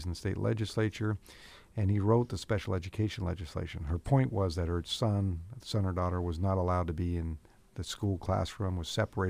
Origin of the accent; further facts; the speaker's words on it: Alaska, United States; I'm from Alaska, and I'm the new senator from Alaska.